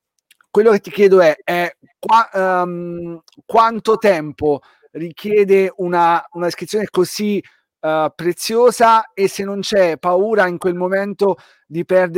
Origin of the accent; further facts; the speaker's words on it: Marche, Italy; io cercavo da marchigiano, insomma, non conoscitore marginale della realtà napoletana